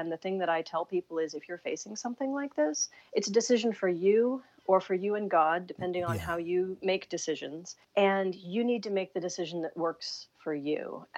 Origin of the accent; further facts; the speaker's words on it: United States; as an American, of course, we have to do everything within a year